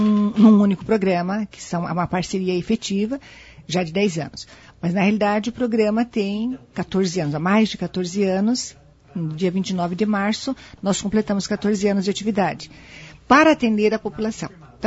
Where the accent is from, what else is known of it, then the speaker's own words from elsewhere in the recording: Londrina, Paraná, Brazil; now in Maringá, Brazil; Amo essa terra porque eu sou pé vermelho. Então, eu sou de Londrina e tenho uma filha que nasceu aqui.